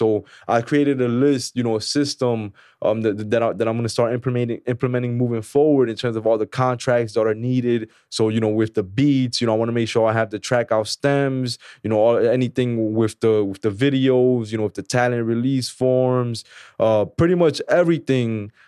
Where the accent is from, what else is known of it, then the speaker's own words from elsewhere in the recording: New York City, New York, United States; also born or lived in Philadelphia; So I grew up in Harlem, nice. Washington Heights. I grew up on 156 in Broadway till I was, like, 12. Then I moved to Harlem to 111th Street.